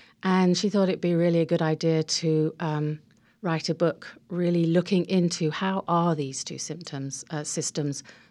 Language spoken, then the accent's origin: English; England, United Kingdom; She's American and I'm English, so we sort of joke about cultural exchange there.